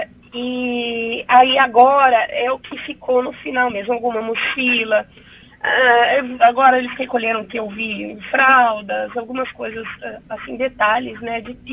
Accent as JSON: {"language": "Portuguese", "town": "Monte Alto", "country": "Brazil", "moved": "yes", "said": "A gente não esquece. Eu saí de Monte Alto, mas Monte Alto não saiu de mim"}